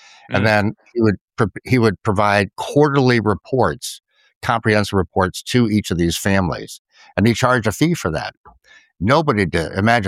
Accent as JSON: {"language": "English", "town": "Washington, D.C.", "region": "District of Columbia", "country": "United States", "tie": "born or raised there", "said": "and he, I grew up in Washington, D.C."}